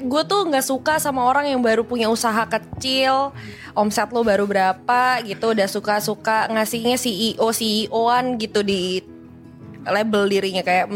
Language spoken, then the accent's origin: Indonesian; Surabaya, East Java, Indonesia; kalau di Surabaya